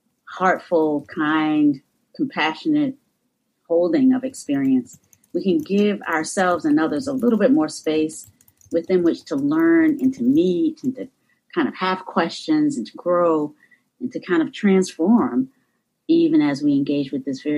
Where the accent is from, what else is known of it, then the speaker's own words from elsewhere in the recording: Southern United States, United States; accent: Southern US; in growing up in the United States, you know, and when I speak, you can hear not just the United States, but like the southern part of the United States.